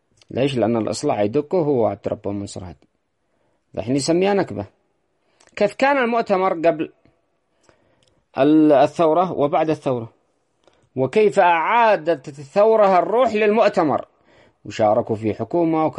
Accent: Yemen; نفس ما يحدث عندنا في اليمن، واجهوا بعدوان وحصار وإلى آخره

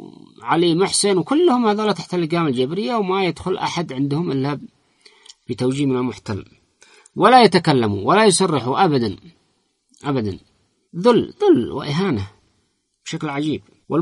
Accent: Yemen

